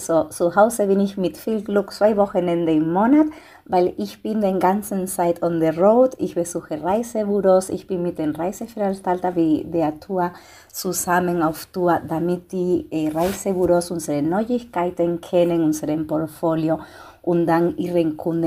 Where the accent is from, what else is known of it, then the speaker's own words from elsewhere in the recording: Canary Islands, Spain; accent: Canarian; German is a second language; now in Germany; Ich bin zurzeit in Mainz. Ich besuche einige Reisebüros hier in der Region. Und ich komme von Gran Canaria, das ist mein Akzent, hat ja vielleicht schon gemerkt, von den Kanaren. Ich wohne seit 13 Jahren in Deutschland